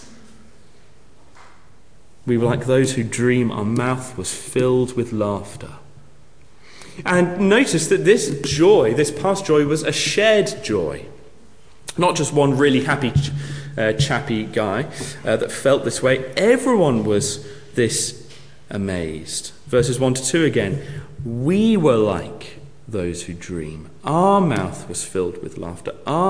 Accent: United Kingdom; It is a happiness that is completely alien for me because I am British.

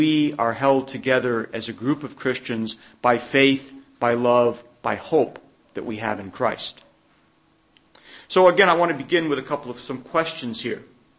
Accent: United States; I'm American.

